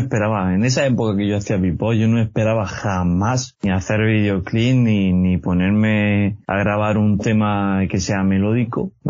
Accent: Armilla, Andalusia, Spain; Armilla, Armilla.

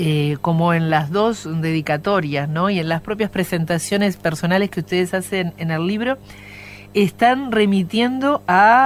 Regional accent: Buenos Aires, Argentina; born there; Nací en Buenos Aires, soy ilustradora y directora de arte.

